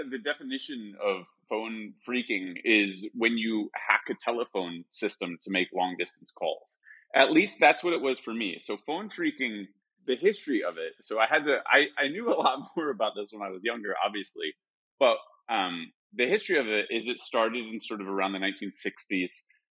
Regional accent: United States; now in Spain; And now I run my own studio and I live in Spain, but I'm American.

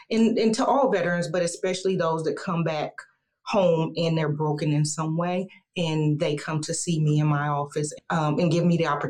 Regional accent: Lima, Ohio, United States; I was born and raised here in Lima, Ohio.

